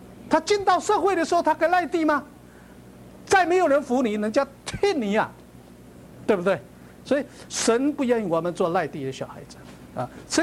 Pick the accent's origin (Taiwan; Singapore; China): China; Fujian; 我是福建人啊，福建人我们叫父亲叫什么呢？不是像北方叫爹啊娘啊，我们叫什么？叫阿爸、阿母。